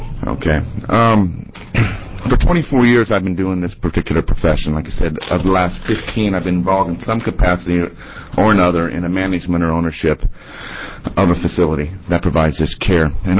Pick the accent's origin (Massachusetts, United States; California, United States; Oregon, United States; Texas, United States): Oregon, United States; Medford; I'm from Medford, Oregon.